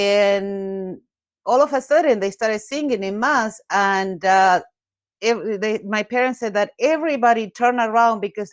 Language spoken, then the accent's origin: English; Argentina; English is a second language; And I grew up in Argentina, and we didn't have that much of all the things that you see nowadays